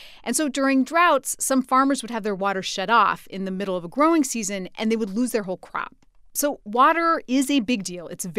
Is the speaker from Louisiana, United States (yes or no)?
no; Idaho, United States; I'm from Idaho. And in the West, we are obsessed with water. And I grew up with this kind of innate defensiveness around water.